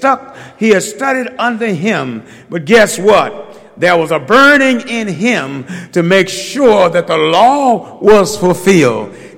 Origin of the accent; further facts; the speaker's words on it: Dallas, Texas, United States; When I grew up in South Dallas, there were men who used to sit outside the barber shop.